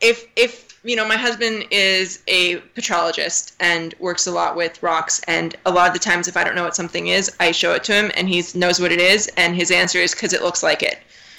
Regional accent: Seattle, Washington, United States; Yeah, so I'm originally from Seattle.

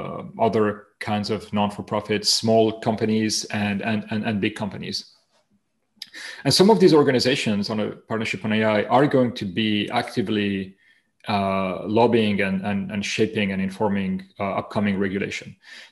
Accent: Spain; I have two last names because I'm from Spain.

